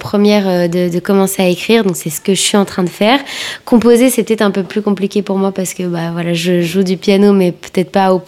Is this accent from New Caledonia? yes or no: no; Belgium; En tant que Belge, franchement, c'est vraiment pas mal.